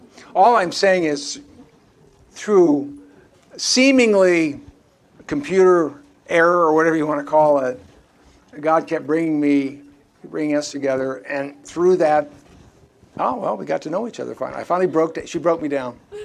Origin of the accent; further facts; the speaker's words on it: Indianapolis, Indiana, United States; My wife was from Akron, Ohio. I was from Indianapolis, Indiana.